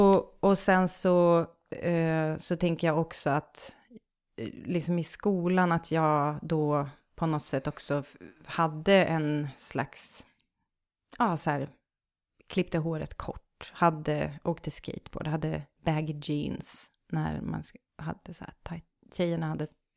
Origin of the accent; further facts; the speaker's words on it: Västerbotten County, Sweden; accent: bonska; Men det är ju en dialekt som man pratar ute i... På Vischan, där jag kommer ifrån.